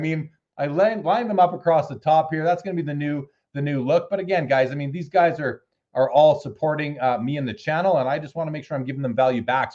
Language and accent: English; Canada; just because we're Canadian, we're not only about hockey. Yes, hockey is our baseball.